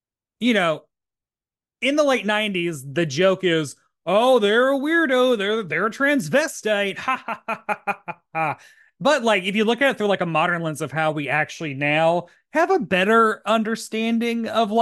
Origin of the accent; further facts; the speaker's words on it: New York City, New York, United States; I'm a New Yorker.